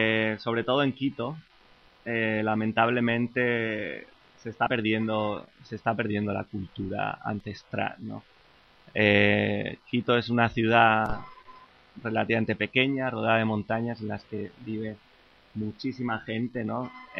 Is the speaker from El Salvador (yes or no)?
no; Basque Country, Spain; Yo soy, por ejemplo, del País Vasco